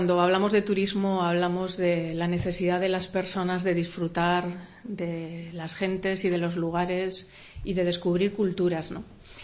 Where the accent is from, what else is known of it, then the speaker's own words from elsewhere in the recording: Barakaldo, Basque Country, Spain; No, soy de Baracaldo